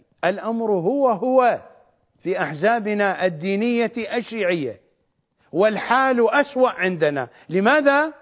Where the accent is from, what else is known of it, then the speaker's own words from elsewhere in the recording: Najaf, Najaf Governorate, Iraq; كرجال الدين عندنا في النجف